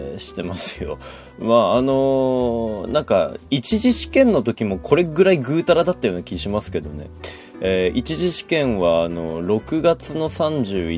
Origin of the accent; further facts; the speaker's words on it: Sapporo, Hokkaido, Japan; まあ道民とか言いながらこう札幌生まれ札幌育ちであんまりこう農業に関心がないやつだと